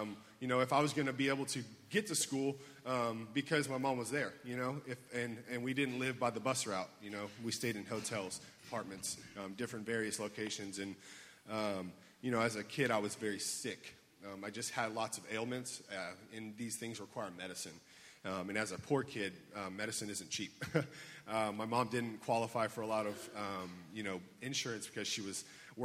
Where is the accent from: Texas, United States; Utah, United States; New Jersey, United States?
Texas, United States; Houston; I grew up in Houston my majority of my life.